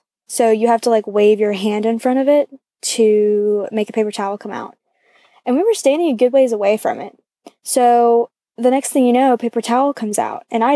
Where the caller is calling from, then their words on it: Athens, Georgia, United States; I'm calling from Athens, Georgia.